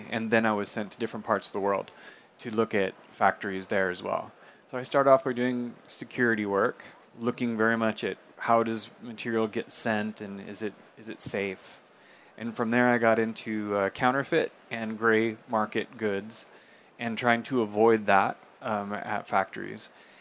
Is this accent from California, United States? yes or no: yes; California, United States; now in Barcelona, Spain; I am from California myself, but I have been living in Barcelona for over 20 years now, which is actually where I'm based.